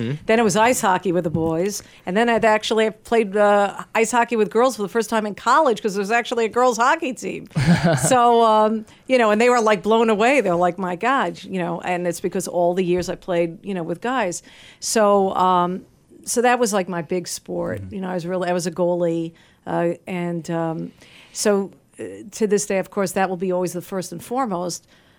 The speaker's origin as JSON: {"language": "English", "region": "New York", "country": "United States", "tie": "born or raised there", "said": "I grew up in New York. Sorry, listeners."}